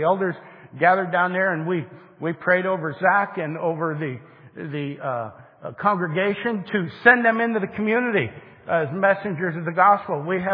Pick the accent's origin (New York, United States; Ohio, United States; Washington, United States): Ohio, United States; I don't know how you grew up, but I grew up in Northeast Ohio. My grandfather's house, we lived with him.